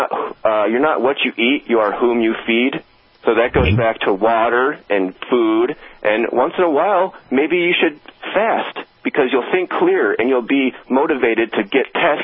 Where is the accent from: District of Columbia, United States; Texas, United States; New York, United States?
New York, United States; Rome; born there; I was born in Rome, New York. I guess you could call me a millennial. I'm turning 28 this September